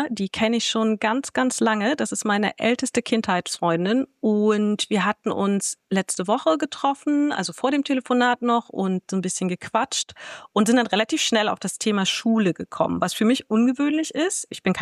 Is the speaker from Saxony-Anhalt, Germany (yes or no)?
yes; Wernigerode, Saxony-Anhalt, Germany; born or raised there; moved away as an adult